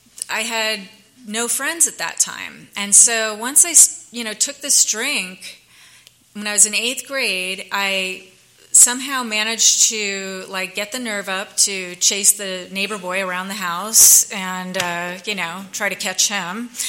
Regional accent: New York, United States; I guess I'm from New York, and I grew up pretty much the most normal upbringing you can have, you know.

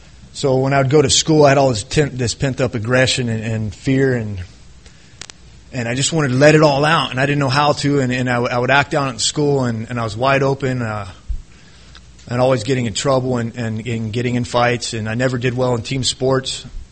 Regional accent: North Carolina, United States; born there; I was born in North Carolina. All my family are from the South.

